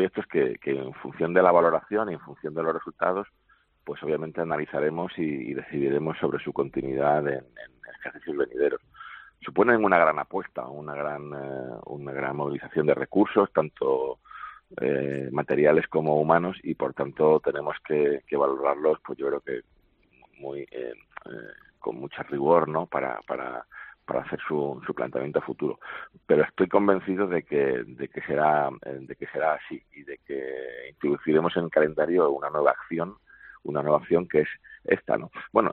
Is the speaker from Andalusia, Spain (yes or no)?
yes; Málaga, Andalusia, Spain; siendo nosotros como somos de Málaga